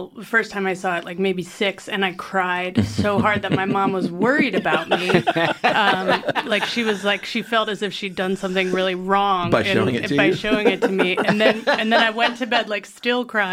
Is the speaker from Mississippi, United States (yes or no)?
no; Boston, Massachusetts, United States; I started in Boston, outside Boston.